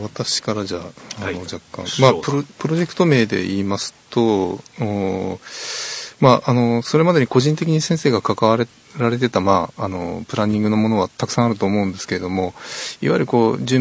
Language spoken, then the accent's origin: Japanese; Kyoto, Japan; 京大なんですけれども、その前は、須作高校ですね。ということで生粋の京都人です。